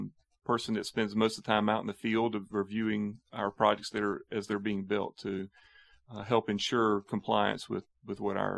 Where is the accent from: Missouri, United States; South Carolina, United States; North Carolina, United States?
North Carolina, United States; Wilmington; Well, I'm a native. I was born in New Hanover Hospital.